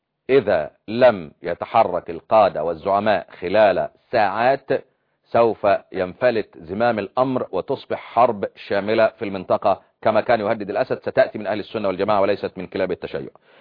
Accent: Upper Egypt, Egypt; بقت زي النبوت عندنا في الصعيد

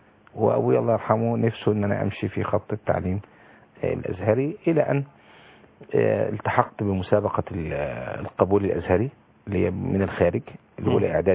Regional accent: Shubra El Kheima, Qalyubia, Egypt; born there; أنا مواليد شبرا الخيمة بهتيم قليوبية.

